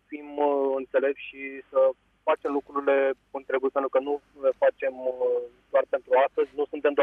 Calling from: Bucharest, Romania; sunt din București.

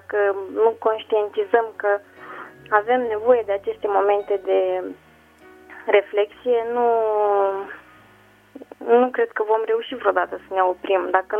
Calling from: Bacău, Bacău County, Romania; din Bacău.

